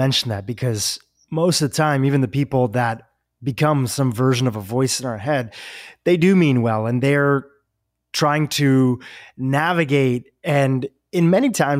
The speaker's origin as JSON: {"language": "English", "region": "Nairobi", "country": "Kenya", "tie": "born there", "said": "I was born in Nairobi, Kenya, in Africa, and my family is a fourth generation Kenyans."}